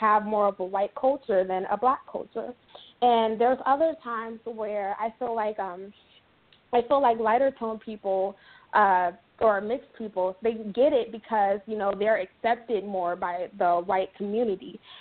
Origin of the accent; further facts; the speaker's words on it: Colorado Springs, Colorado, United States; I know when I grew up in Colorado Springs, it was like 91% white, and it felt like there was no racism.